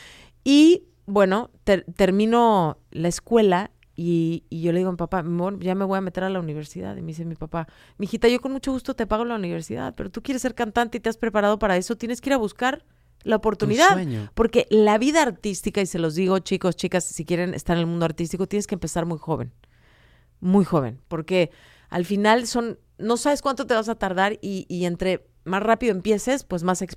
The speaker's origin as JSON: {"language": "Spanish", "town": "Acapulco", "region": "Guerrero", "country": "Mexico", "tie": "born or raised there", "said": "Y crecimos en mucho en Acapulco"}